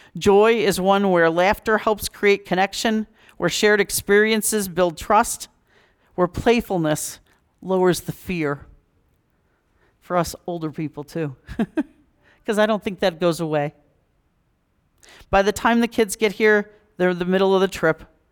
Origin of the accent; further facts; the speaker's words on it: New England, United States; Am I a warmer person, hopefully, now than I was growing up in the New England culture where you don't hug very much?